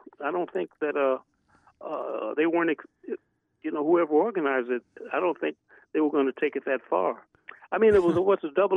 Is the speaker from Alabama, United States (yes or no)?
no; Los Angeles, California, United States; You know, like I grew up in South Central L.A.